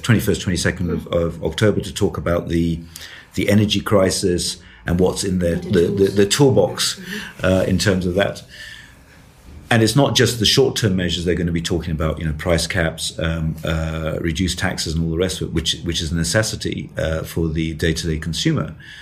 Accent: United Kingdom; I am British

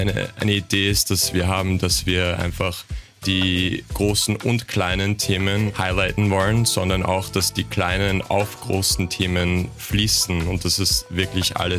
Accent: Baltimore, Maryland, United States; ich bin in den USA aufgewachsen, in Baltimore, eine Stadt, die nicht sehr gut gefördert ist.

